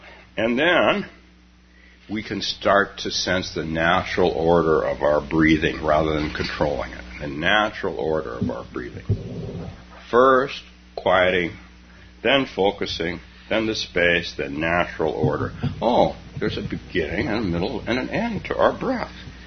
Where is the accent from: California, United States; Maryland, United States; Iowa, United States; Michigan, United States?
California, United States; Palo Alto; I had a Zen group in my hometown of Palo Alto